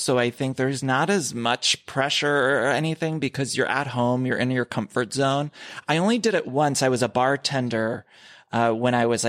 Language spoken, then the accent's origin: English; Ohio, United States; And specifically, I think about as a kid, I grew up in Ohio